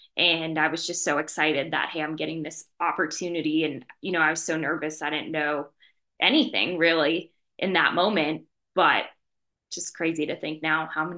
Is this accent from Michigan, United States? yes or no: no; Las Vegas, Nevada, United States; especially because I'm from Las Vegas.